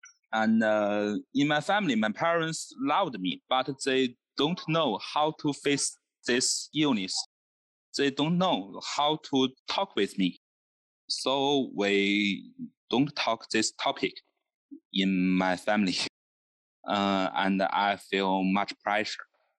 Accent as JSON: {"language": "English", "country": "China", "second_language": "English", "said": "Nice to meet you, everybody. I'm from China."}